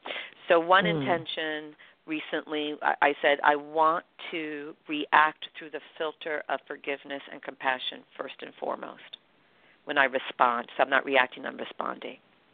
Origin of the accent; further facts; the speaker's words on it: New York, United States; So I know, you know, I'm a New Yorker. I always work out a deal.